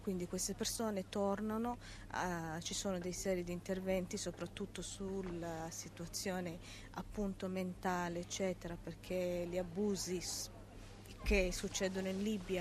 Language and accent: Italian; Turin, Piedmont, Italy; da italiana, perché sono cresciuta a Torino